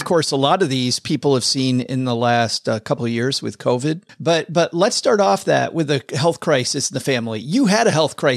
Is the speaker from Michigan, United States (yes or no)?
yes; Michigan, United States; moved away; I remember when I moved from Michigan to the South, I adopted the third thing rule